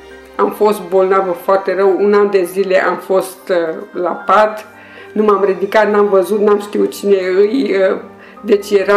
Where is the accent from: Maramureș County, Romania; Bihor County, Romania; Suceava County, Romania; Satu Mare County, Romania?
Bihor County, Romania; Oradea; sunt din Oradea